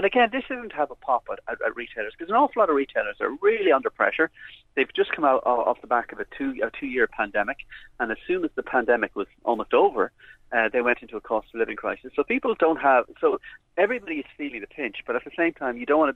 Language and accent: English; Galway, Connacht, Ireland; they call me a Kolshi because I was born in Galway.